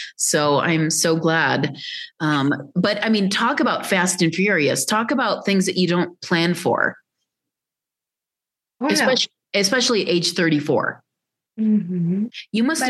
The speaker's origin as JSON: {"language": "English", "town": "Batavia", "region": "Illinois", "country": "United States", "tie": "born or raised there", "said": "I grew up after we came back from living overseas. I grew up in Batavia, which is about 45 minutes southwest"}